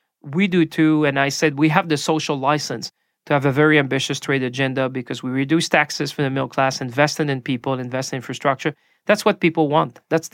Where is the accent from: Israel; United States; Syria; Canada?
Canada; Quebec; I come from Quebec.